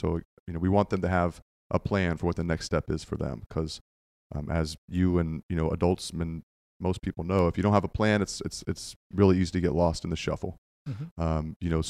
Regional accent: Virginia, United States; moved away as an adult; now in Florida, United States; So I moved down to Florida from Virginia. I grew up in Northern Virginia and came down here because I wanted to be a teacher.

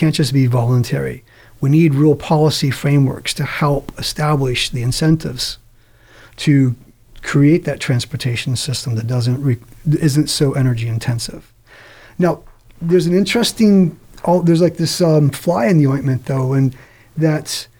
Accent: Maryland, United States; So I'm actually from Western Maryland, and I grew up on a mountain

